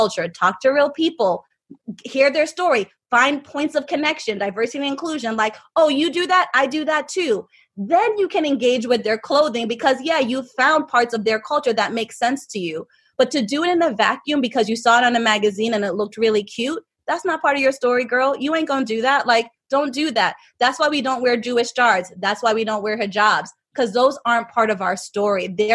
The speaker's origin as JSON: {"language": "English", "country": "Jamaica", "said": "People live in, like I lived in Africa for a year. I'm Jamaican."}